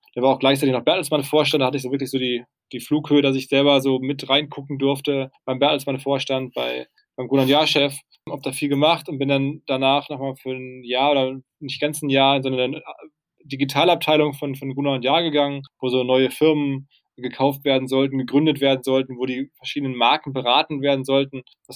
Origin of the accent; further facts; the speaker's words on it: Essen, North Rhine-Westphalia, Germany; also born or lived in New York, United States; Ja, also ich bin gebürtig aus dem Ruhrgebiet, aus Essen, habe da irgendwie mein Abi gemacht